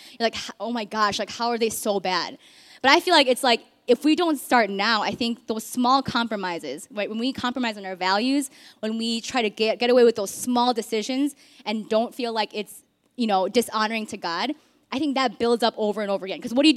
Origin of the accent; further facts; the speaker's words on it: United States; I grew up in the States, and I grew up in a pretty predominantly white neighborhood.